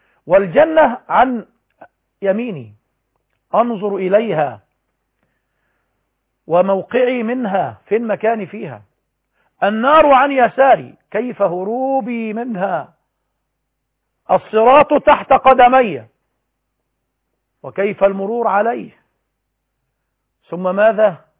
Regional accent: Egypt; بنهرج بالمعنى العام عندنا في مصر

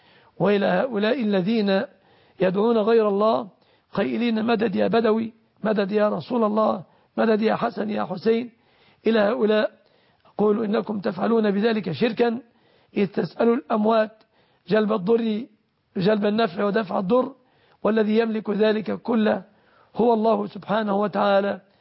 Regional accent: Egypt; بلادنا مصر

